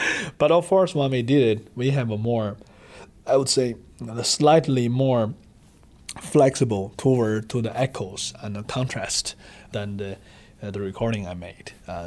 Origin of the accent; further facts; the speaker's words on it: Philadelphia, Pennsylvania, United States; And I think, as a Philadelphian, we are very, very honored